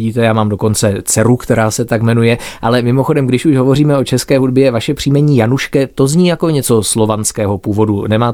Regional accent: Czech Silesia, Czechia; já jsem taky ze Slezska, pro změnu z českého, někteří mý předkové byli taky Němci ze Sudet

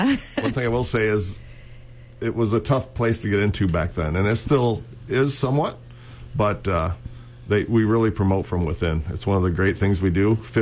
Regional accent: Roscommon, Michigan, United States; now in Grayling, United States; I was originally from Roscommon. Now we live in Grayling.

